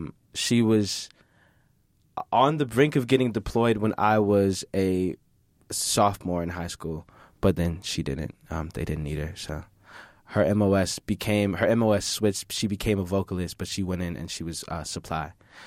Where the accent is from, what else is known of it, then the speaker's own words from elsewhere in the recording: Fort Stewart, Georgia, United States; born there; also born or lived in Heidelberg, Germany; So as far as I remember, I lived in Fort Campbell, Kentucky. For a good amount. I was born in Fort Stewart, Georgia. I moved overseas to Germany.